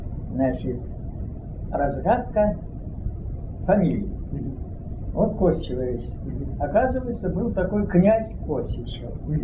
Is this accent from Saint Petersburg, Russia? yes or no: no; Moscow, Russia; born there; Моя мама уехала в Москву. И здесь работала работница на фабрике. И здесь я, собственно говоря, родился в Москве в 2014 году.